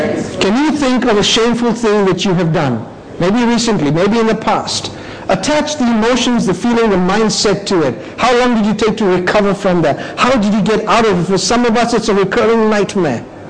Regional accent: India; You know, in India, we were like 10 years behind the US.

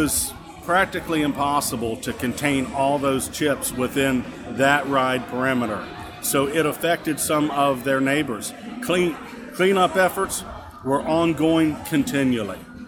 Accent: Cincinnati, Ohio, United States; Well, I'm from the Cincinnati, Ohio area

